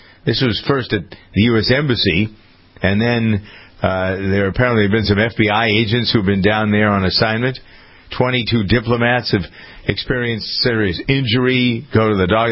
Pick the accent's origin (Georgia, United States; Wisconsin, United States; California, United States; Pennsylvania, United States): Wisconsin, United States; I'm from Wisconsin. It's a great state to visit in the fall.